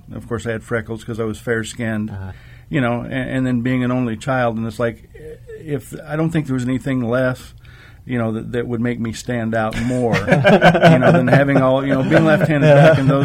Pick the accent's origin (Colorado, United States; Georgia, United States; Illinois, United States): Colorado, United States; also born or lived in Maryville, Missouri; Not born and raised. Raised.